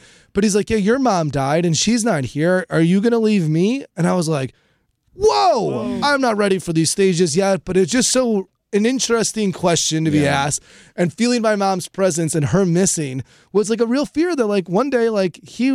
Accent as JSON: {"language": "English", "region": "Illinois", "country": "United States", "tie": "born or raised there", "said": "We grew up in the Chicagoland area"}